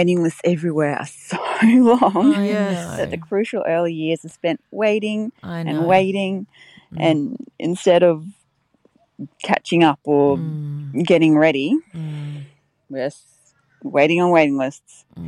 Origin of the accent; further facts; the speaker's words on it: Brisbane, Queensland, Australia; I'm from Brisbane.